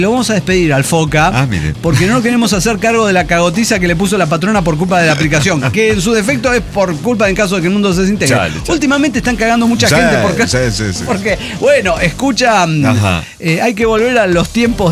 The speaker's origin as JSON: {"language": "Spanish", "country": "Colombia", "lives_now": "Buenos Aires, Argentina", "said": "un colombiano buscándose a sí mismo en Buenos Aires."}